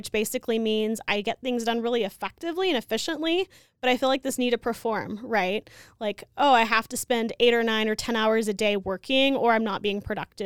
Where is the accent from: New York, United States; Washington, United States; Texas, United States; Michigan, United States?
Texas, United States; like my hometown's like an hour and a half from Houston.